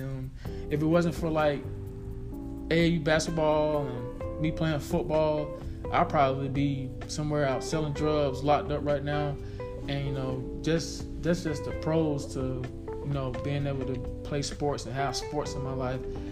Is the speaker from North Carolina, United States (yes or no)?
yes; Raleigh, North Carolina, United States; growing up in Southeast Raleigh, you know, that was a very urban area, predominantly black people that stayed in that area.